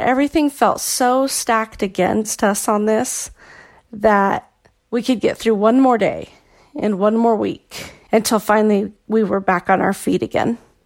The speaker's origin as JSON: {"language": "English", "region": "Nebraska", "country": "United States", "lives_now": "Colorado, United States", "said": "I am currently in Colorado, but I'm originally from Nebraska."}